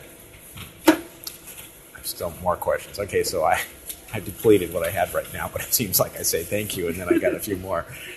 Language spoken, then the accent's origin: English; San Diego, California, United States; Well, I'm actually from San Diego, so...